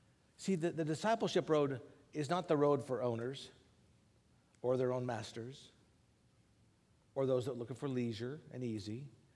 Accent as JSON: {"language": "English", "country": "United States", "said": "I'm glad I'm American, but I do not endorse, nor can I endorse, the things that our country is doing."}